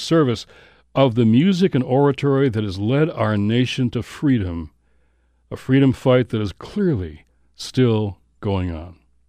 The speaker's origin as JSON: {"language": "English", "town": "Detroit", "region": "Michigan", "country": "United States", "tie": "born or raised there", "said": "I grew up in Motown"}